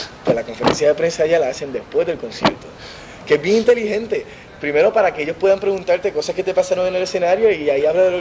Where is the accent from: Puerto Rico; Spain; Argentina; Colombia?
Puerto Rico; Río Piedras; Aquí en Río Piedra me crié en University.